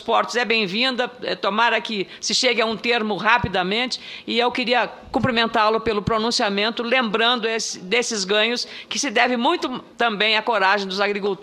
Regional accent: Rio Grande do Sul, Brazil; como gaúcha que sou

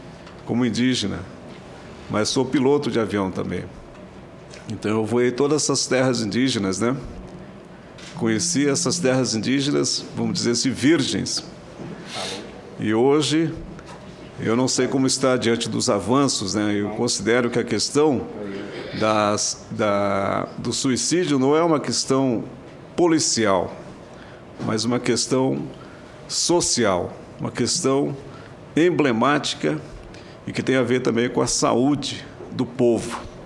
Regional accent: Taunay, Mato Grosso do Sul, Brazil; Eu peguei esse tempo, quando era criança, lá na minha aldeia, em Taunay, Toné, como se diz em francês.

